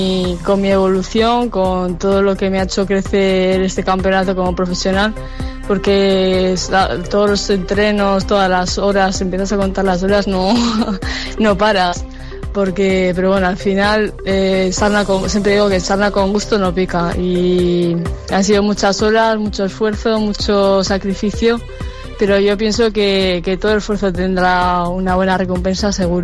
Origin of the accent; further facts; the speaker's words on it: La Rioja, Spain; Pues siempre me gusta que haya algo de mi tierra